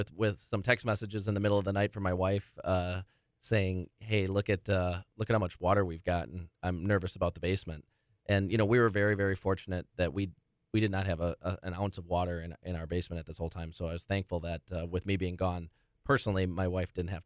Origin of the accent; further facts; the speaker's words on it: Burlington, United States; I born and raised in Burlington, still live there to this day. I'm as big of a Burlington homer as it gets.